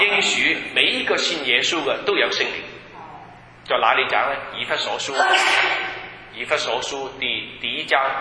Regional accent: China; 但是我们中国人说什么？我是龙人的后裔，我是魔鬼的后裔。

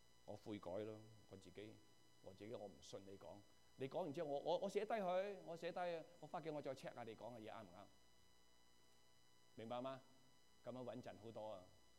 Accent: China; 我哋第二代我哋就翻身噶，我中国人，第一代辛苦

